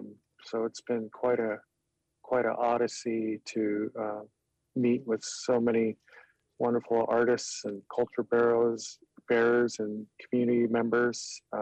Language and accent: English; Kake, Alaska, United States; now in Juneau, United States; obviously, born and raised in Cake, Alaska. Moved to Juneau here a few years ago